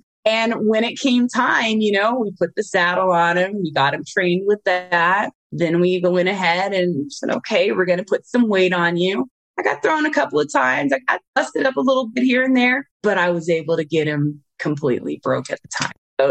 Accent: California, United States; I felt like, oh my gosh, I'm moving to like this farmland from the city. I was from Orange County.

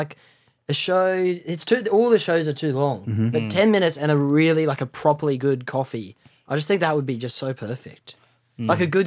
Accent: Queensland, Australia; I'm from Queensland.

